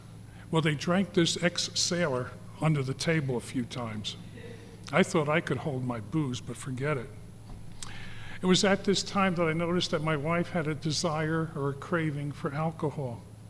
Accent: Linden, New Jersey, United States; also born or lived in Rahway / Clark; I was born in Rahway, New Jersey, raised in Linden and Clark, New Jersey. I have two older sisters.

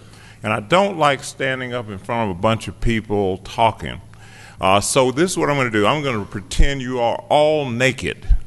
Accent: Athens, Georgia, United States; born there; I was born in Athens, Georgia, which is not too far from here, and I was born in August of 1952.

